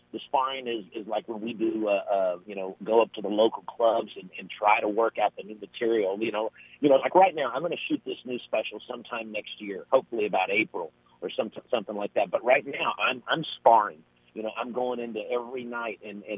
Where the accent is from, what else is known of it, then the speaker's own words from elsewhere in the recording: Louisville, Kentucky, United States; my hometown, Louisville, Kentucky